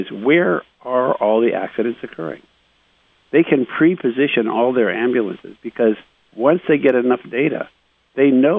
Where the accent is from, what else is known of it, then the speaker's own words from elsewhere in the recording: St. Louis, Missouri, United States; born there; I was born in St. Louis at Jefferson Barracks. My dad was stationed there during the Second World War. I was born at the very end of the war.